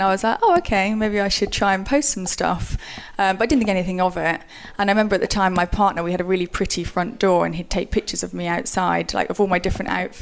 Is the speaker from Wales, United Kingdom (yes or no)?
no; Oakham, East Midlands, United Kingdom; I'm from Oakham, the smallest county in Rutland. It's a tiny, tiny town. It's lovely. Everyone knows everyone.